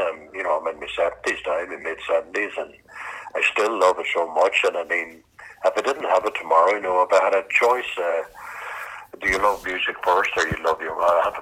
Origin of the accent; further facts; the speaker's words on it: Derry, Northern Ireland, United Kingdom; I come from Derry. I come from a big family, and I'm the eldest. And you know, these were rough times. Now, back in the mid-60s, I mean, I was born and reared in Springtown Camp, which was an old army base camp